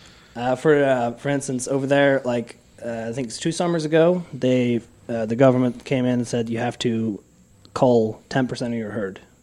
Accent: Netherlands; I grew up in the Netherlands in 96, so I'm 24. And I grew up on a small dairy farm.

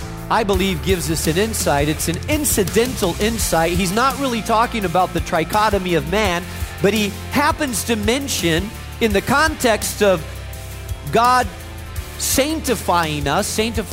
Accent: Spain; moved away as an adult; I grew up in Spain, and I lived in a little village of 200 people and went to a one-room schoolhouse, and there were sheep and oxen that ran around the village, and I spoke Spanish, and I went to church in a stable

